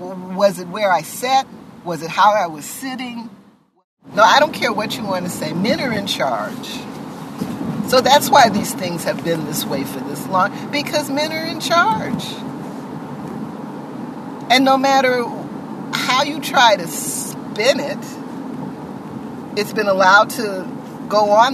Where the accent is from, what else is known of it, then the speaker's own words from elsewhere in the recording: Chicago, Illinois, United States; I grew up in Bronzeville, but I was a teenager back in the 60s